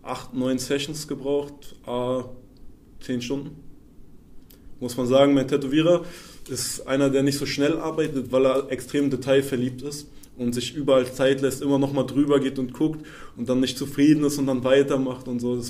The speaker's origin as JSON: {"language": "German", "region": "Berlin", "country": "Germany", "tie": "born or raised there", "said": "Ich bin in Lichterfelde aufgewachsen. Das kann man sich vorstellen, es gibt da einmal so eine Gegend, die ist ein bisschen wohlhabender. Und direkt daneben ist halt auch Block und so."}